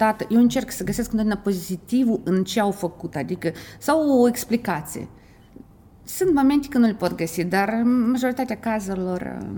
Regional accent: Moldova; Moldova, eu sunt din Moldova

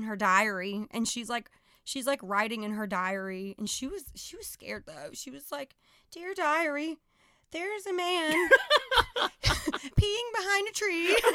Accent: Stockbridge, Georgia, United States; Where are you from? And then I'm like, I'm from Stockbridge, Georgia.

